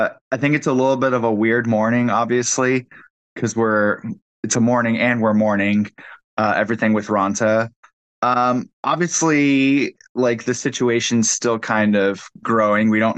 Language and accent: English; South Carolina, United States; because I'm born and raised in South Carolina, just outside of Charleston. So I'm not in the Raleigh area and I've never lived in North Carolina in my life.